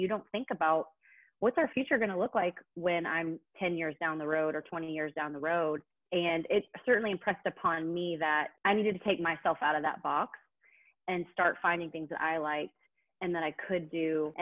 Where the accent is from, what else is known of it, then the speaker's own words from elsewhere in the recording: Georgia, United States; moved away as an adult; I moved from my hometown in Georgia. I was just out of college to California